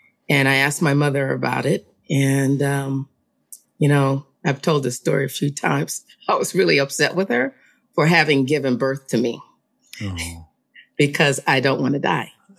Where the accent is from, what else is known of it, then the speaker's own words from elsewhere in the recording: Los Angeles, California, United States; So I was raised in Los Angeles, and I'm the middle daughter of three girls.